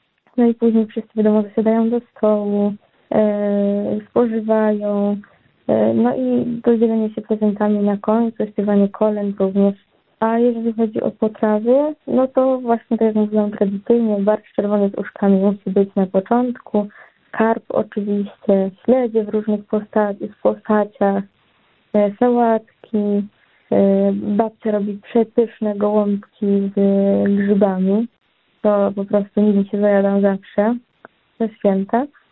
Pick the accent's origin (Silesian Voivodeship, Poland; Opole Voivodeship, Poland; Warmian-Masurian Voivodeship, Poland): Silesian Voivodeship, Poland; ja pochodzę z południa Polski, z Beskidu Żywieckiego dokładnie. I właśnie no tutaj już górale zahaczają, ale u mnie w domu jest bardzo tradycyjnie.